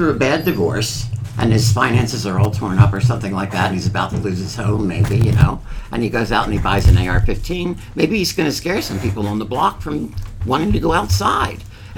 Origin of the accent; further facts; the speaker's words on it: Philadelphia, Pennsylvania, United States; So did I. You know, Kensington.